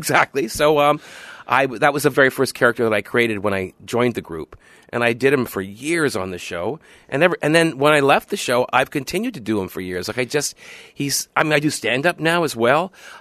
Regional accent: Canada; I'm Canadian, yeah. Okay. We're Canadian.

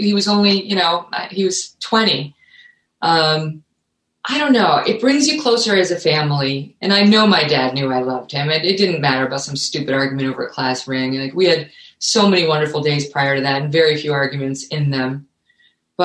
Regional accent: Ireland; I am Irish after all.

